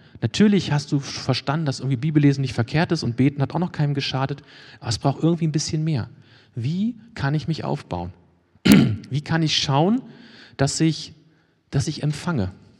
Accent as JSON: {"language": "German", "town": "Wolfenbüttel", "region": "Lower Saxony", "country": "Germany", "tie": "born or raised there", "said": "so in Wolfenbüttel, wo ich aufgewachsen bin, da gibt es noch Freunde meiner Eltern"}